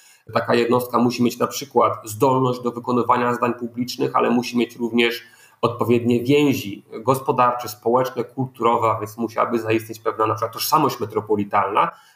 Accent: Gdańsk, Pomeranian Voivodeship, Poland; born there; Przecież ja urodziłem się w Gdańsku i mieszkam w Gdańsku z wyboru, więc zawsze mówię, że jestem gdańszczaninem i z urodzenia, i z wyboru. Jestem z tego miasta dumny i uwielbiam je po prostu.

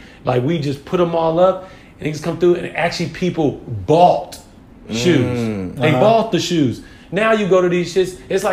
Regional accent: San Francisco, California, United States; I'm from the Bay when I was in San Francisco.

